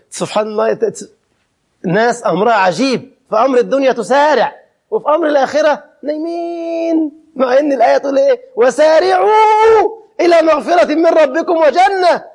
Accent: Egypt; ده بعضهم عندنا في مصر يشترط.

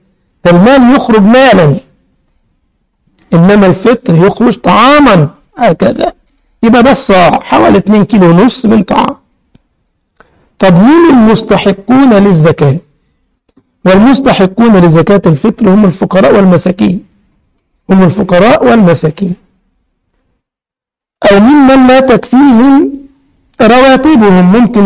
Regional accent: Egypt; احنا الكسكس عندنا في مصر بيتعمل حلويات باللبن كده

